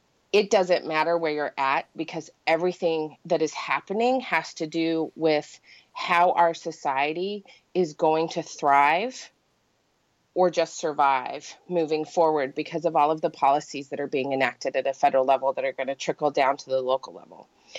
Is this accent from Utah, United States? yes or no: yes; Utah, United States; And so, you know, and I come from a conservative place. I was born and raised in Utah.